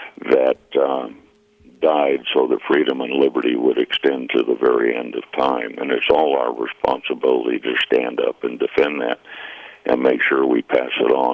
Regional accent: Denver, Colorado, United States; I was raised in Denver for a large amount of my life. I attended the University of Denver.

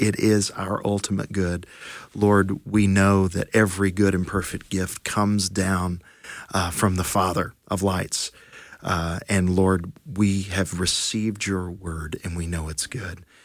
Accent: Tennessee, United States; I'm originally from East Tennessee. My family has multi-generations been in the hills of the Smoky Mountains, and outside of me, they're all there to this day.

